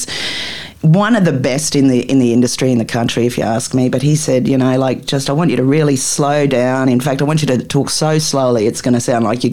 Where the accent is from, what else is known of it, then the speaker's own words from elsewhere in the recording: Australia; also born or lived in England; it was just really different being an Aussie on a, you know, an English station.